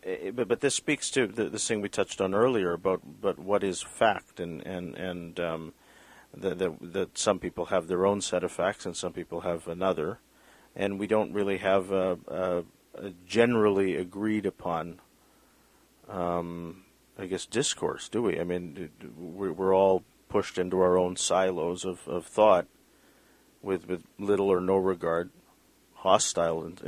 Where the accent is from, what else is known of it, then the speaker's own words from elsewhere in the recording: Canada; Because, I mean, I know we're Canadian, but, I mean, still, you know, whatever happens in the United States affects us, right?